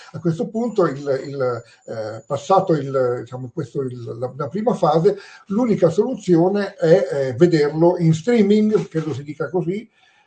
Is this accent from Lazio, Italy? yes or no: yes; Rome, Lazio, Italy; fu proiettato a Roma, io sono di Roma